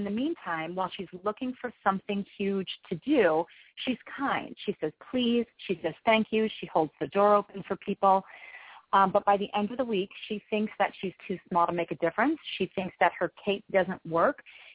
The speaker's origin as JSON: {"language": "English", "town": "Joliet", "region": "Illinois", "country": "United States", "said": "I'm just a mom, and I'm local. I'm from the Joliet area"}